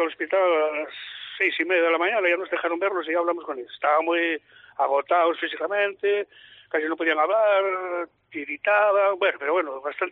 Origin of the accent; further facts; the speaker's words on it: Soto del Barco, Asturias, Spain; Sí, somos todos de Soto el Barco, de Rivera, de Himera